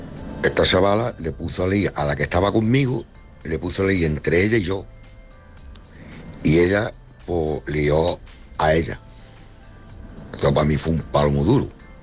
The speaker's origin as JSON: {"language": "Spanish", "town": "Cádiz", "region": "Andalusia", "country": "Spain"}